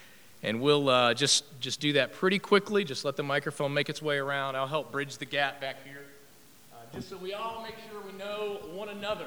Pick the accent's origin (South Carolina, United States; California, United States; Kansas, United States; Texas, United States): South Carolina, United States; And I'm from South Carolina, right?